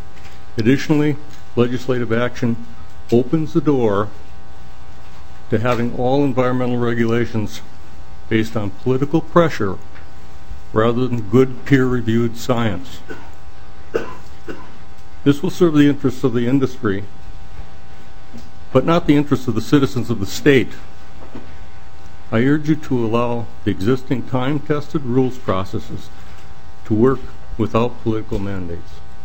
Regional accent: Stacy, Minnesota, United States; I'm from Stacy, Minnesota.

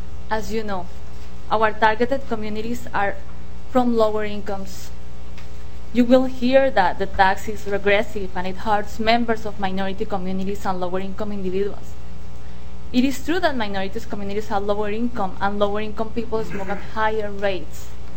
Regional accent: Colombia; now in United States; I am from Colombia. I'm proud of saying that Minnesota is now my home.

